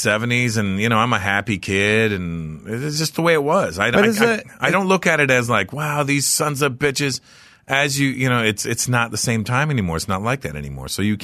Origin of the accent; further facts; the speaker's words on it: Canada; growing up in Canada